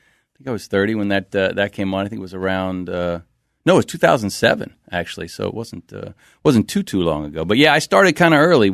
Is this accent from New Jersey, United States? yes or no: no; Arlington, Virginia, United States; I grew up in Arlington, Virginia, and I just love sitcoms, so I would watch them all day long.